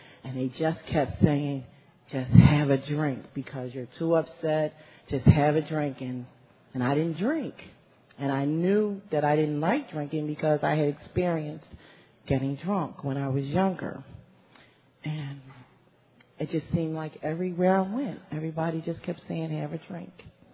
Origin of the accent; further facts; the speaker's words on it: Philadelphia, Pennsylvania, United States; I am an alcoholic. Hi, everyone. I'm from Philadelphia, and my home group is the Parkside Group.